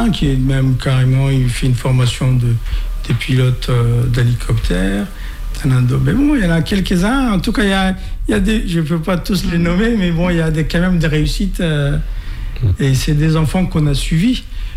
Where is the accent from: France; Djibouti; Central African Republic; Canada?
Djibouti; Tadjourah Region; Moi, je suis originaire de la région de Tadjoura. Et en même temps, j'étais un élu local. Je faisais partie du conseil régional de Tadjoura.